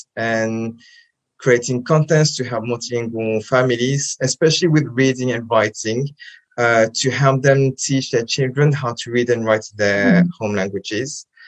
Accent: France; English is a second language; now in England; So I am half French, half Japanese. I grew up in France, and Japanese is my minority language. So I learned it in France, and not always easy, but we can talk about that later. And now I live in England

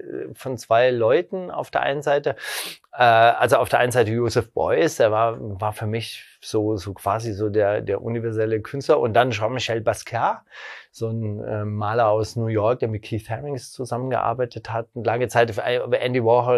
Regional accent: West Germany, Germany; now in Berlin, Germany; ich komme aus Westdeutschland, da dreht man von 3 auf 4 die Heizung.

